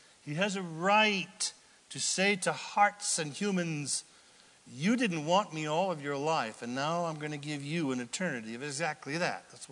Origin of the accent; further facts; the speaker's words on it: Anderson, California, United States; in my town, I grew up in Anderson, California, a small town, and the big megalopolis was Redding, California.